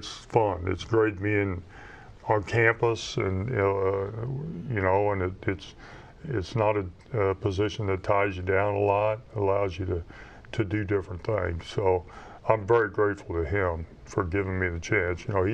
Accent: Sedalia, Missouri, United States; I grew up in Sedalia, so we moved to Sedalia

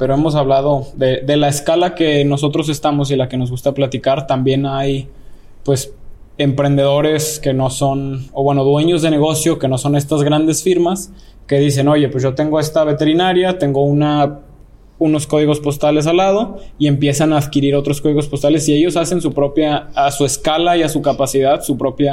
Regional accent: Mexico; como mexicanos, siempre soñamos y lo hemos hablado desde siempre en ir a hacer negocios a Estados Unidos, ganar dólares.

